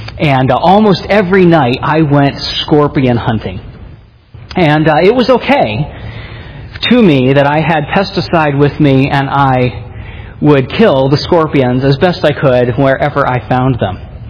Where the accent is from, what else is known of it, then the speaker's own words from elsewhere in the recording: Maine, United States; now in Phoenix, United States; Where I grew up in Maine, autumn was typically September, October. By middle of October, the leaves were off the trees and you were looking forward to winter.